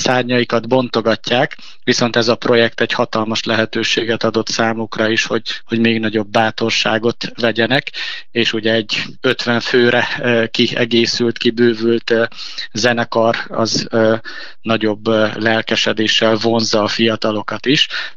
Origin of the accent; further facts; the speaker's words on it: Transylvania, Romania; én is palciumi erdélyi származású vagyok, egy városból származunk Mike Pállal